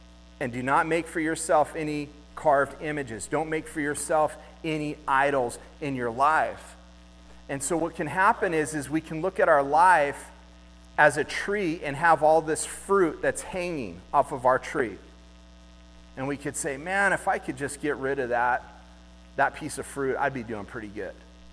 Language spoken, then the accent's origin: English; Laguna Beach, California, United States; I grew up in Laguna Beach